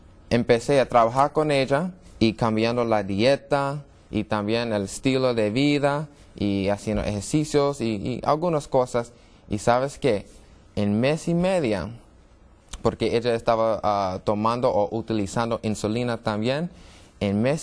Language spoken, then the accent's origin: Spanish; New York, United States; Spanish is a second language; soy de Brooklyn, New York, Nueva York. Y mi papá es italiano, mi mamá es de Trinidad y Tobago.